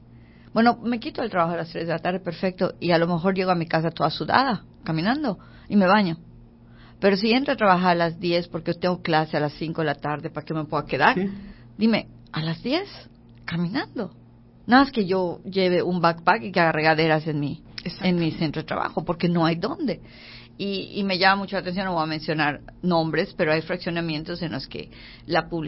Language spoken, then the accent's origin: Spanish; Yucatán, Mexico; los que somos yucatecos, pues estamos acostumbrados al calor